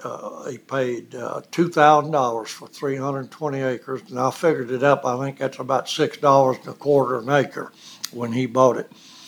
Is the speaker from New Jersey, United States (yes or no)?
no; Dallas, Texas, United States; born there; I was born in Dallas, July 25th, 1931, which puts me but over 92 years old.